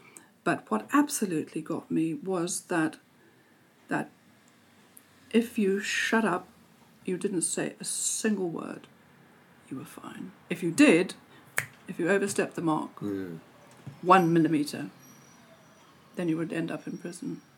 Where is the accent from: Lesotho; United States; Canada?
Lesotho; also born or lived in South Africa; I was born in Lesotho, grew up in Lesotho, grew up going to school in South Africa